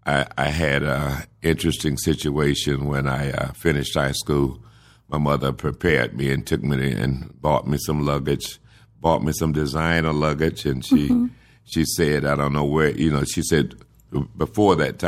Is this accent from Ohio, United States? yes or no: no; Boynton Beach, Florida, United States; I am a native Floridian. Yeah. I was born in Boynton Beach.